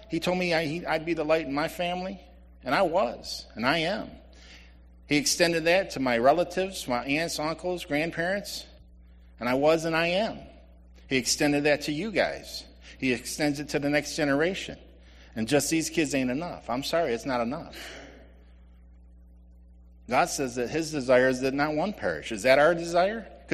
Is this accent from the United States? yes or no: no; Ireland; Then as an Irishman, as a Christian, I get a little bit angry.